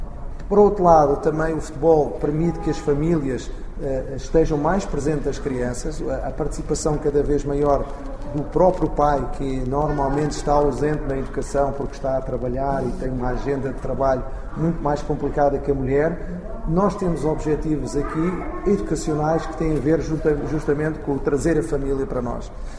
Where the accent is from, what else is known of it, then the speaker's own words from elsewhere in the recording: Portugal; Eu tive vários ídolos quando era miúdo, não só em Portugal.